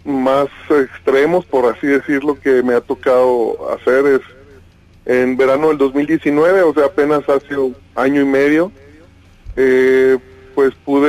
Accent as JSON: {"language": "Spanish", "town": "Mazatlán", "region": "Sinaloa", "country": "Mexico", "said": "yo soy de Mazatlán, soy presidente del Motoclub Patasalada."}